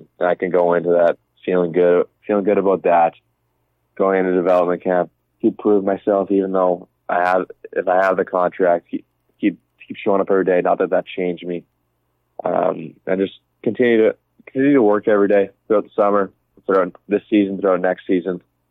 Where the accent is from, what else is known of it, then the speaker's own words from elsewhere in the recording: Brandon, Manitoba, Canada; not playing for my hometown, but we actually went to Brandon this year, so I got to play in front of my home crowd